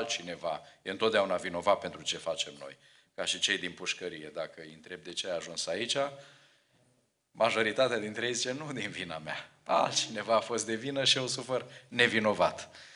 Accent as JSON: {"language": "Romanian", "country": "Romania", "tie": "born or raised there", "moved": "yes"}